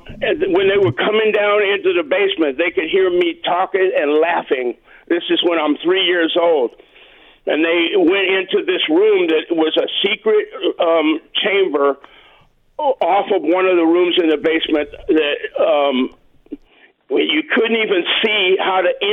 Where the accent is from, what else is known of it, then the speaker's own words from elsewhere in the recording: Louisiana, United States; also born or lived in Chicago, Illinois; I'm from Southern Louisiana. My mother used to see ghosts, and I was raised on voodoo tales.